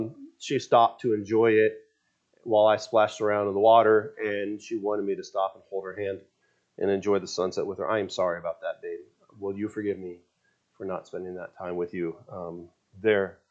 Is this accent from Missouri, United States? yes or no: no; Seattle, Washington, United States; and I grew up in Seattle. So they're in the Seattle area connecting different places around Lake Washington and the Puget Sound.